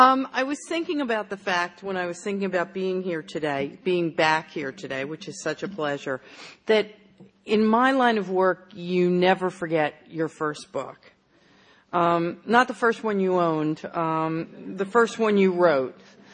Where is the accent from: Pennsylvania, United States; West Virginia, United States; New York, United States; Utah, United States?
Pennsylvania, United States; Drexel Hill; I grew up in Drexel Hill, in a lovely center hall colonial with a club chair in the living room right near the fireplace.